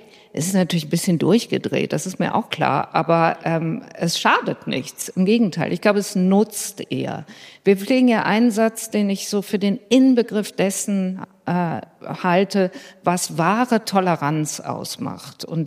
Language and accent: German; Cologne, North Rhine-Westphalia, Germany